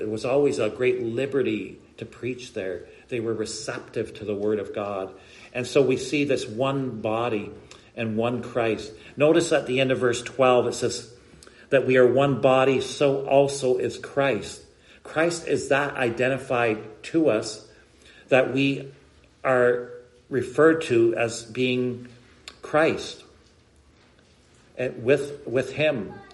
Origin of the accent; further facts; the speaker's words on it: Canada; I come from Canada.